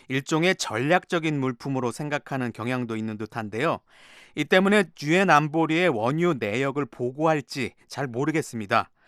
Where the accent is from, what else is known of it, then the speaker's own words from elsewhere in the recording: South Korea; 저를 포함한 가족들이 모두 한국에 정착했고요. 그곳에서 자랐습니다. 형제들 모두에게는 한국에서의 경험이 매우 소중했습니다. 저는 대전에서 고등학교를 졸업한 뒤에 대학에 가기 위해서 다시 미국에 왔습니다.